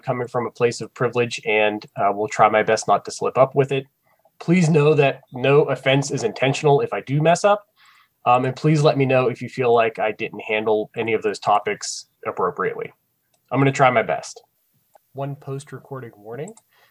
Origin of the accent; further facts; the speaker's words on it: United States; especially as an American that learned nothing about it.